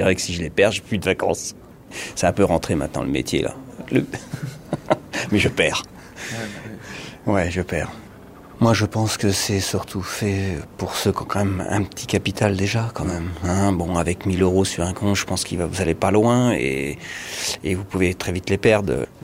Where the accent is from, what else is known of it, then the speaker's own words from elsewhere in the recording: Nouvelle-Aquitaine, France; De la Vienne, donc Sud-Vienne, en dessous de Poitiers.